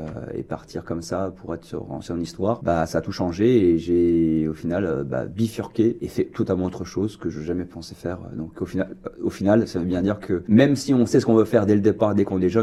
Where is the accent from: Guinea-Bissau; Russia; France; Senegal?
France; Rochefort, Nouvelle-Aquitaine; born there; je suis français en effet. Moi, je suis né à Rochefort, 84, donc je vais avoir 40 ans dans à peu près 6 mois.